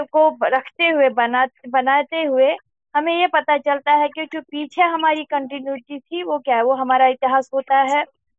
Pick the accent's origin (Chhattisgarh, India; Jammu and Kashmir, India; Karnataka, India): Jammu and Kashmir, India; Srinagar; born there; मेरा जन्म श्रीनगर कश्मीर में हुआ। वास्तव में मैं एक कश्मीर के एक जो गांव है बारामूला डिस्ट्रिक्ट में पड़ता है, वो सीर जागीर